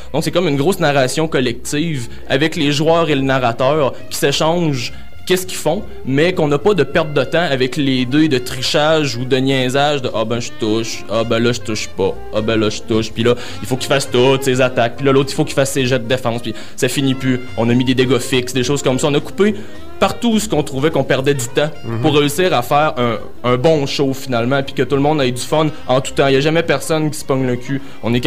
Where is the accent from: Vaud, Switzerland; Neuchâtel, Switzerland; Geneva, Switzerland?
Neuchâtel, Switzerland; Et moi, je viens de Neuchâtel.